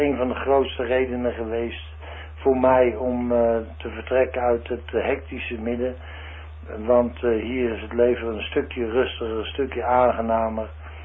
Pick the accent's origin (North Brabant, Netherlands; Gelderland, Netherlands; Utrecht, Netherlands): Utrecht, Netherlands; moved away as an adult; En ik ben ook een Utrechter, ik kom uit Utrecht, maar ik vond jullie provincie zo mooi. Ik denk nou, dan moet je ook maar eens een keer de stap nemen om mezelf hier in Friesland te gaan vestigen.